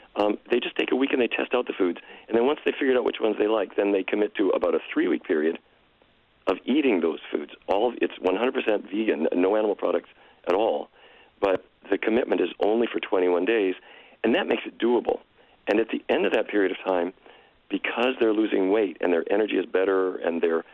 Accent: Fargo, North Dakota, United States; Well, I grew up in Fargo, and so I know well the Midwestern diet

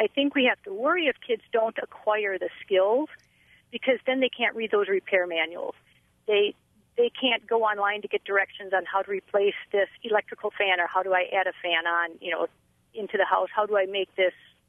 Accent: Brilliant, Wisconsin, United States; I'm from Brilliant, yep.

